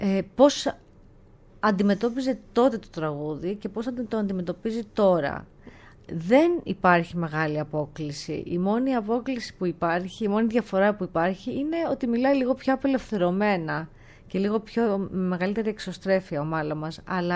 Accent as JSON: {"language": "Greek", "town": "Karpathos", "region": "South Aegean", "country": "Greece", "said": "ένα έθιμο από την ιδιαίτερη πατρίδα μου, την Κάρπαθο"}